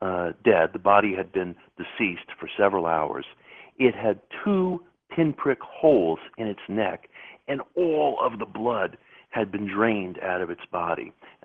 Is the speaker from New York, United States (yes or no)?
yes; Queens, New York, United States; You know, I grew up in Queens in the 1970s.